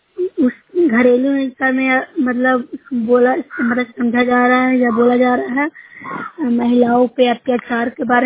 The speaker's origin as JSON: {"language": "Hindi", "town": "Nursarai", "region": "Bihar", "country": "India"}